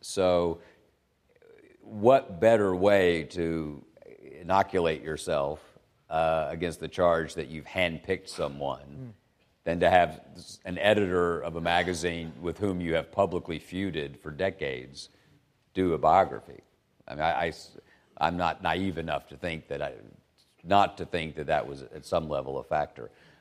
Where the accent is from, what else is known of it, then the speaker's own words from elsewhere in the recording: Chattanooga, Tennessee, United States; I'm a boy from Chattanooga, Tennessee